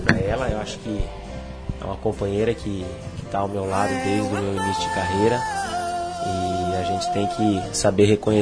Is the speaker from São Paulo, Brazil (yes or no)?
yes; São Paulo, Brazil; Eu acho que eu, que sou do interior de São Paulo